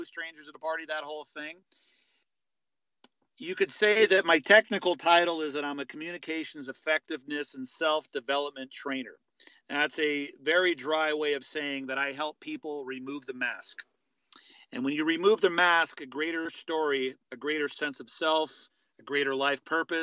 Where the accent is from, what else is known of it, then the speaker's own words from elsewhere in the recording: Hollywood, California, United States; I grew up in Hollywood, literally 5 minutes from the Hollywood sign.